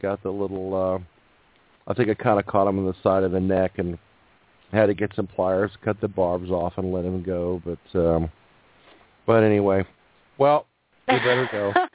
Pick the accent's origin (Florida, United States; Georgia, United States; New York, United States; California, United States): California, United States; Santa Monica; Yeah, I grew up in Santa Monica when I was like second, third, fourth grade.